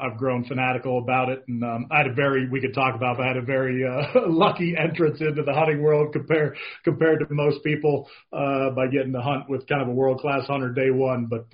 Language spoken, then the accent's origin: English; California, United States; Yeah, I grew up in the Bay Area, California, before it was absolutely Looney Tunes with tech and money and all that good stuff.